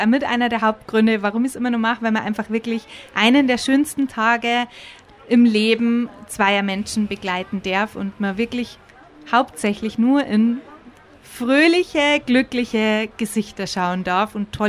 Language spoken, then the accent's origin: German; Bavaria, Germany; Gründerin von Gefühlsbetont, 33 Jahre jung, aus Pieding mittlerweile, lange davor in Waging gewohnt, also schon immer hier im Chiemgau in der Region unterwegs.